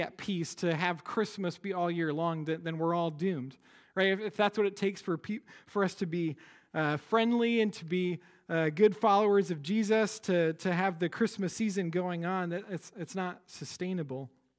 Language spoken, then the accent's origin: English; Iowa, United States; now in New Jersey, United States; Like, I'm from Iowa, and so I'm kind of used to that.